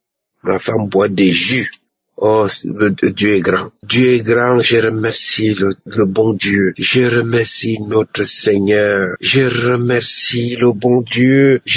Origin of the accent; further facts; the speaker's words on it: Cameroon; now in France; Je suis un Camerounais vivant en France.